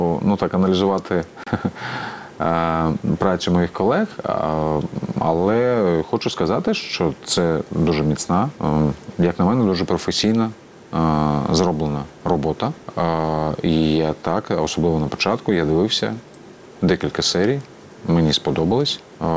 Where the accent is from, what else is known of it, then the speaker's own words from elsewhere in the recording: Crimea, Ukraine; підтримує окупацію Криму, моєї малої батьківщини